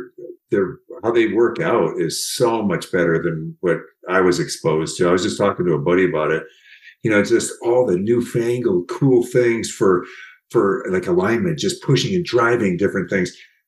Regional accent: Minneapolis, Minnesota, United States; In Minneapolis.

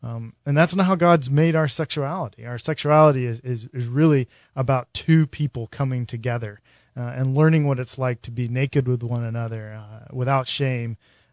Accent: the South, United States; Yeah, I grew up in the South, Bible Belt. Was supposed to be, perfect pastor's son.

